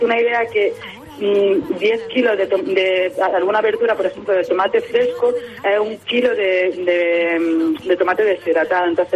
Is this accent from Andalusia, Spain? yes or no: yes; Jaén, Andalusia, Spain; ahí en mi pueblo, yo soy de Jaén